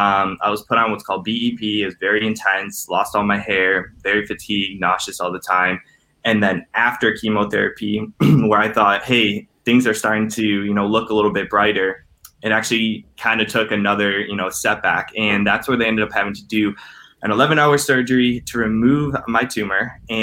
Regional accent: Cleveland, Ohio, United States; Yeah, honestly, so I'm 29. I'm from Cleveland, Ohio.

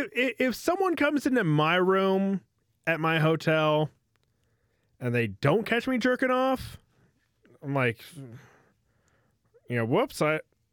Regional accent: United States; But I'm American. We're not supposed to be good with geography.

